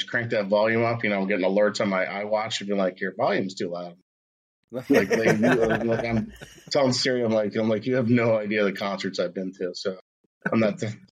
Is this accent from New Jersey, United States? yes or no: yes; Cranbury, New Jersey, United States; I'm a Jersey kid. You know, I grew up in Cranberry, playing my whole life